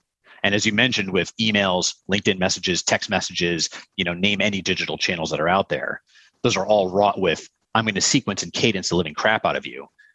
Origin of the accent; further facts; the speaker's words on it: Connecticut, United States; Yeah, I grew up in Connecticut.